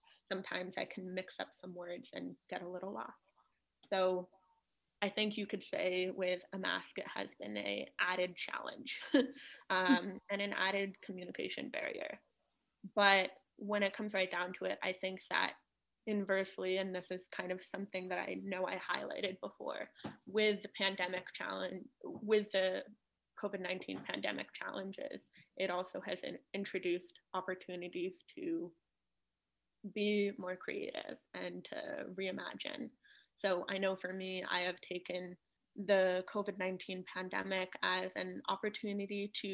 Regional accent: California, United States; not just in British Columbia, but within my home state of California.

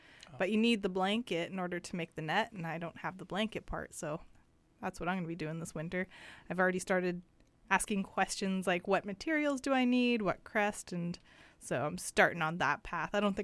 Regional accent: Prince Rupert, British Columbia, Canada; being from the north, like, because I grew up in Prince Rupert.

